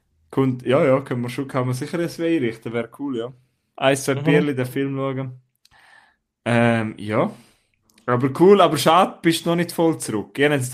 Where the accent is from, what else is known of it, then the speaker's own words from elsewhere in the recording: Switzerland; aber wir sind ja beide Schweizer.